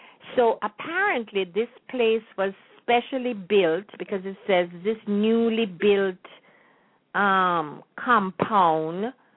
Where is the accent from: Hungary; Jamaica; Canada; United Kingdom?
Jamaica; now in United States; what life was like when I was growing up in Jamaica, the years I had there. I've spent more time here in the United States than I did there.